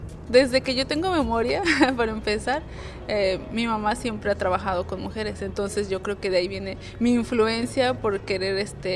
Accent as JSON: {"language": "Spanish", "town": "Cherán", "region": "Michoacán", "country": "Mexico", "tie": "born there", "said": "Yo nací allí en Cherán, me fui a estudiar filosofía en la Universidad Michoacana de San Nicolás de Hidalgo, ahí en la capital."}